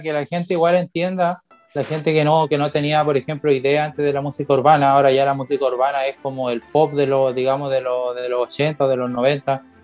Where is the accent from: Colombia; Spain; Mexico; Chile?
Chile; soy de Chile, tú mismo lo partiste hablando como chileno.